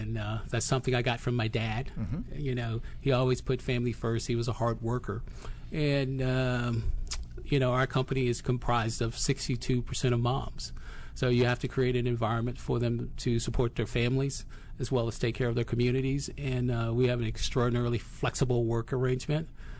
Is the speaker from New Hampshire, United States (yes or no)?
no; Danville, Virginia, United States; I'm from a little town in Virginia, southern Virginia, Danville. It's a textile town. And I grew up on a farm.